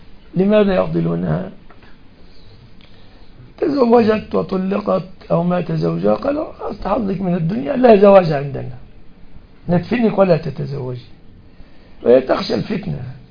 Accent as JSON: {"language": "Arabic", "country": "Egypt", "said": "عندنا في مصر مثلا قيمة عفش 100,000 جنيه"}